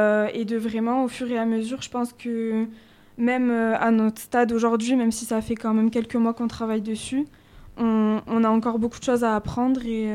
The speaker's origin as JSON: {"language": "French", "town": "Pertuis", "region": "Provence-Alpes-Côte d'Azur", "country": "France", "said": "je sais que par exemple, chez moi à Pertuis, quand il y a un feu d'artifice"}